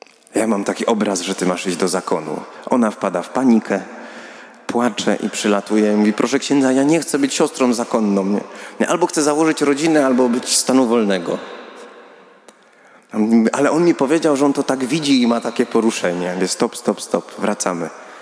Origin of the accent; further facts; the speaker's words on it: Katowice, Silesian Voivodeship, Poland; Ja pochodzę z Katowic Ligoty